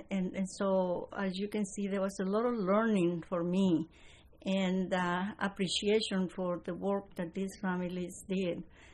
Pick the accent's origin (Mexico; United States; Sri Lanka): Mexico; the fact that I was Mexican, that I came from Mexico